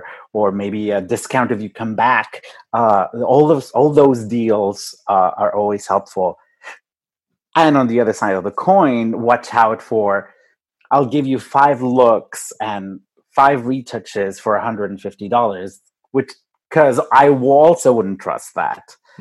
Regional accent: Mexico City, Mexico; English is a second language; I'm from Mexico City with a different accent.

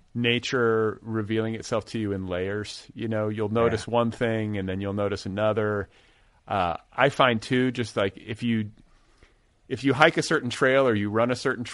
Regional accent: Midwest, United States; I grew up in the Midwest too, so I totally

